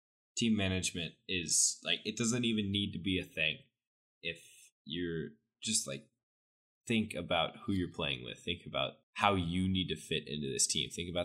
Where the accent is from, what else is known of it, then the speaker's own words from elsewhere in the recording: Brooklyn, New York, United States; accent: Brooklyn; Hey, there's no need to hate on my Brooklyn accent.